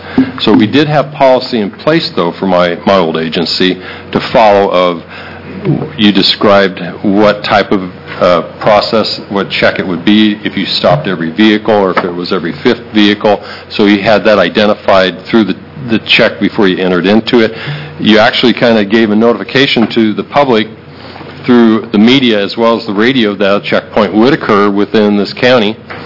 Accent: Albany, United States; I'm back. Anyways, I'm from Albany

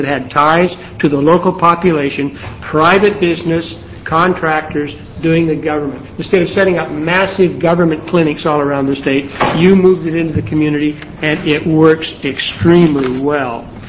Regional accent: Fall Creek, Oregon, United States; For the record … I'm from Fall Creek.

